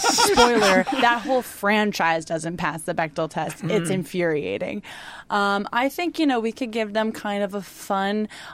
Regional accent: New England, United States; I'm from New England, so I connected hard with like scary religious people

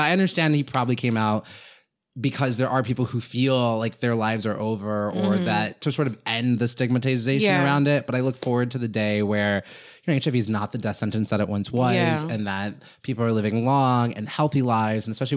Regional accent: California, United States; Cause like, I'm from the Bay Area.

